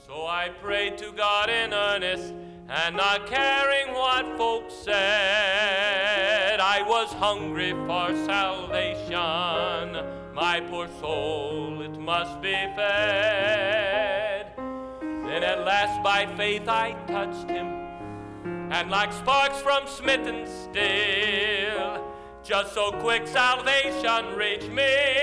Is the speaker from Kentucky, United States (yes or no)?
yes; Kentucky, United States; and I am from Kentucky.